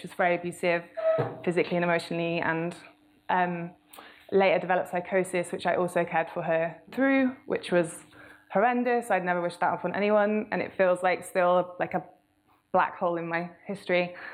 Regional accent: South West England, United Kingdom; also born or lived in Canada; So I grew up in Devon.

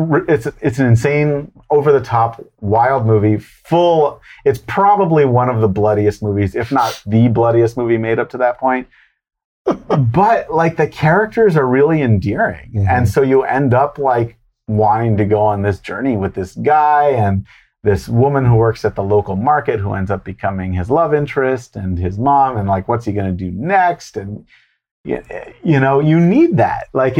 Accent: Baltimore, Maryland, United States; So, like, one really great example is I'm from Baltimore. Baltimore as a city is stigmatized.

